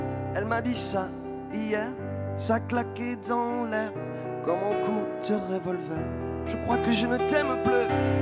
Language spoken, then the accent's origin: French; Perpignan, Occitanie, France; accent: Perpignan; avec mon accent de Perpignan.